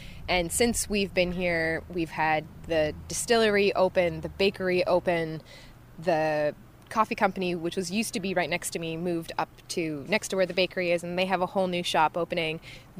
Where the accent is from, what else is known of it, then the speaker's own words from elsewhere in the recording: Ottawa, Ontario, Canada; also born or lived in Victoria; I'm not a local. I'm from Ontario. I'm from Ottawa originally. I moved out here on a contract to finish other work, and I had been living in Victoria for about 2.5 years.